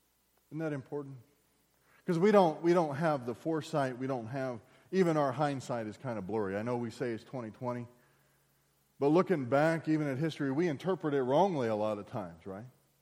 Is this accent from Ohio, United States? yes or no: no; San Antonio, Texas, United States; I'm from San Antonio area, you know, and big thing growing up, droughts.